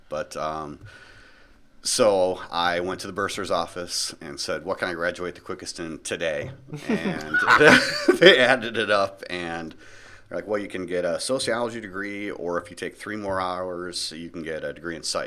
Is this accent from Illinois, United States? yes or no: yes; Libertyville, Illinois, United States; and I grew up in Libertyville. So I was already kind of hanging out there.